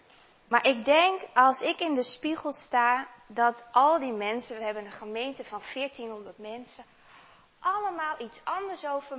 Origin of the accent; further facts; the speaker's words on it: Hoogeveen, Drenthe, Netherlands; Ik kom zelf uit Hoogveen.